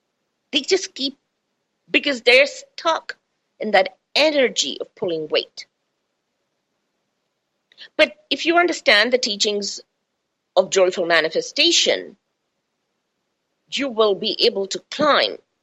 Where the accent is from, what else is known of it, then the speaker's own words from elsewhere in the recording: India; I'm from the East. I was born in India. I was brought up in India.